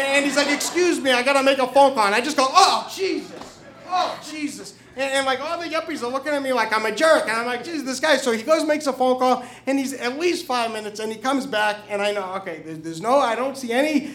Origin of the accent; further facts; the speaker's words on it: New Hampshire, United States; I am originally from New Hampshire.